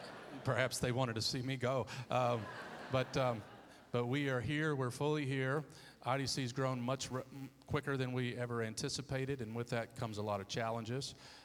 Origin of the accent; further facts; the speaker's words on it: Detroit, Michigan, United States; I'm originally from Detroit.